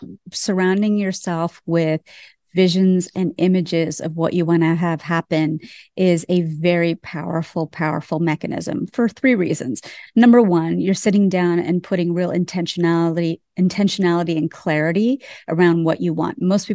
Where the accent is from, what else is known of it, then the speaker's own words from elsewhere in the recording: Pennsylvania, United States; And I grew up in Pennsylvania.